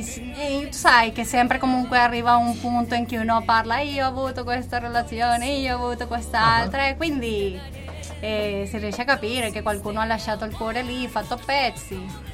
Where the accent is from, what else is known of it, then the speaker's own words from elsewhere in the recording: Venezuela; Italian is a second language; Io mi sono laureata nel mio paese, in Venezuela